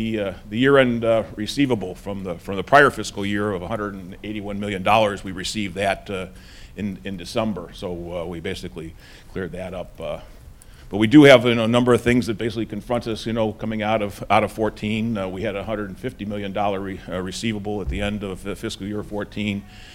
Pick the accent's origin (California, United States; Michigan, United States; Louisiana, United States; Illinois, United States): Illinois, United States; Hinsdale; Governor Quinn and I go back to our Hinsdale days, when we grew up together in Hinsdale